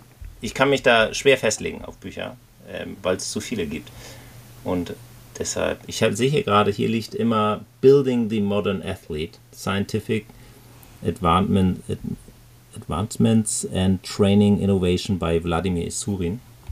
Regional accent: Husum, Schleswig-Holstein, Germany; von einer Autorin aus Husum, wo ich herkomme.

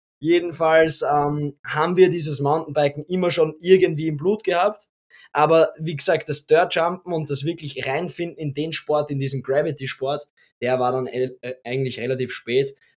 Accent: Katzelsdorf, Lower Austria, Austria; also wir kommen ja eigentlich aus Katzelsdorf, das ist ein bisschen am Lande, neben Wiener Neustadt.

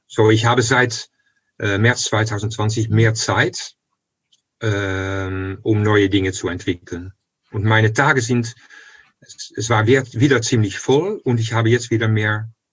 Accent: The Hague, South Holland, Netherlands; Ich bin in Den Haag, im Haag am Meer aufgewachsen und ich bin vor kurzem mal zurückgegangen zu dem Viertel, zu dem Haus, wo ich aufgewachsen bin

